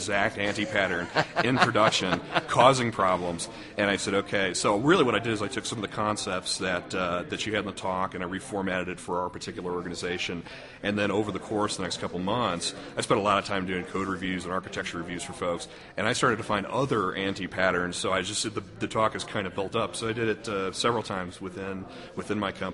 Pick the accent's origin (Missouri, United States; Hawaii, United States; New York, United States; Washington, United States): Missouri, United States; St. Louis; I'm from St. Louis, and I work for a large beverage company in St. Louis.